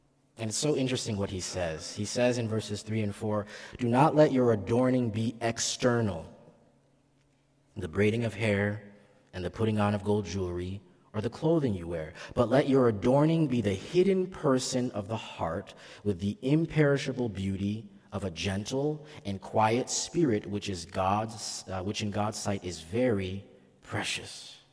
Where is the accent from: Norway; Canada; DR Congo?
DR Congo; now in United States; I'm Congolese American. Congolese are interesting people, very focused on the externals.